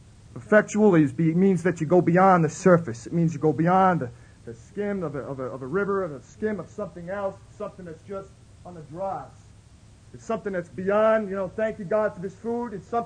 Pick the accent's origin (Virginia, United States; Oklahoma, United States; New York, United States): New York, United States; Brooklyn; I was from Brooklyn. I wasn't from Bronx.